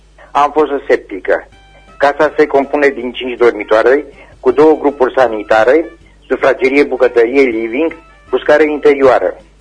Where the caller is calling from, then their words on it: Săvârșin, Arad County, Romania; din Săvârșii. Aș vrea și eu să rămânesc un anunț.